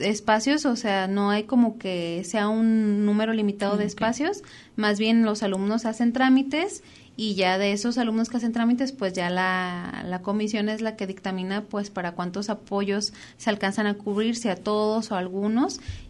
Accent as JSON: {"language": "Spanish", "country": "Mexico", "said": "como buenos mexicanos"}